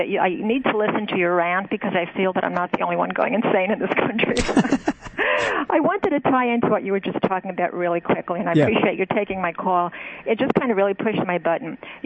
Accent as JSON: {"language": "English", "country": "United States", "said": "I don't want to offend anybody here. I'm an American."}